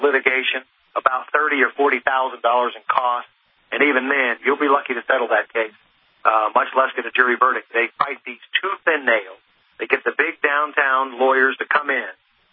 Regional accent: Alaska, United States; But I've been talking to people in my hometown in Alaska.

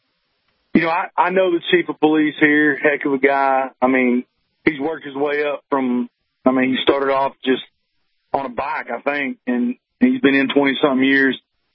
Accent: the South, United States; Well, I'm from the South. Big words are, you know, they're hard.

